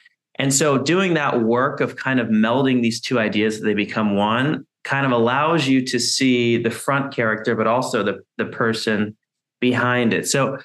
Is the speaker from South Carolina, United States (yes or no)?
no; Kentucky, United States; Okay, so I'm from Kentucky. So like most boys growing up, I had to play sports.